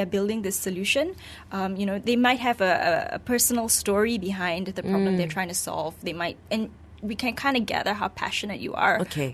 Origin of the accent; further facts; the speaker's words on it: Malaysia; we're very Malaysian that way.